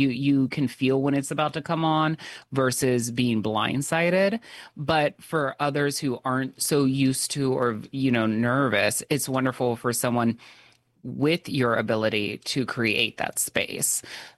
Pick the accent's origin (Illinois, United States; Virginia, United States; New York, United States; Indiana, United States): Virginia, United States; growing up in Northern Virginia